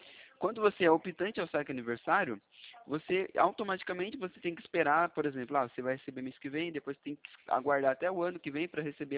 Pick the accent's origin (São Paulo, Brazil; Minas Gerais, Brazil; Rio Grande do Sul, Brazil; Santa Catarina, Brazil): São Paulo, Brazil; Atibaia; eu sou aqui da cidade de Atibaia, né? Região de Campinas, Bragança Paulista.